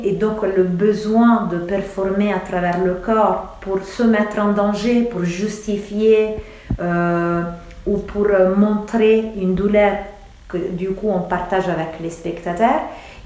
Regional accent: Rome, Lazio, Italy; French is a second language; also born or lived in Naples; now in France; en tant que femme du Sud, parce que je suis d'origine de Naples, mais j'ai grandi à Rome.

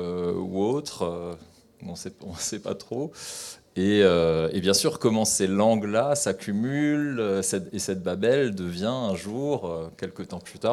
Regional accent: Mulhouse, Grand Est, France; first language Alsatian; French is a second language; moi, je suis né en France, je suis né à Mulhouse. Mais dans ma famille, on parle alsacien. Donc mes grands-parents ne parlaient pas français

